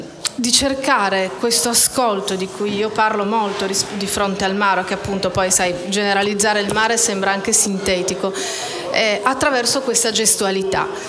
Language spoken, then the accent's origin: Italian; Turin, Piedmont, Italy; da torinese si aveva la casa al mare, si andava in vacanza al mare, qua in Liguria.